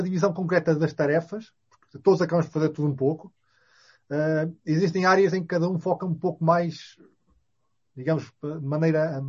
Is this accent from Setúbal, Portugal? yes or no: no; Gafanha da Encarnação, Aveiro, Portugal; Ribau é um nome muito comum aqui pela minha terra, Nelson, a Gafanha da Encarnação.